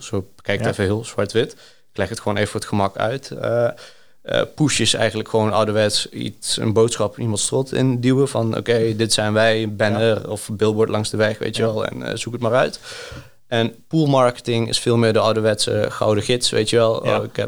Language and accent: Dutch; Greece; Dutch is a second language; moved away; ik ben dus geboren opgegroeid in Griekenland.